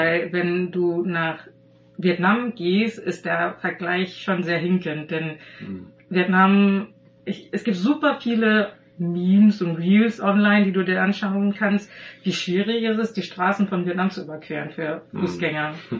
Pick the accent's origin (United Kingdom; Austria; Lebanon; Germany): Germany; Göttingen, Lower Saxony; Wir kommen ja auch aus Göttingen. Das ist eine ziemlich harte Stadt, was das betrifft.